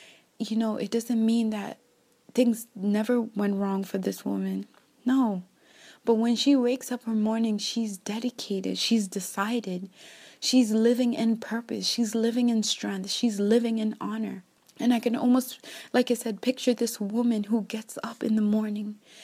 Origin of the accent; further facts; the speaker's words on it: Kenya; born there; you guys know that I was born in Kenya in Africa, and, you know, not necessarily where I grew up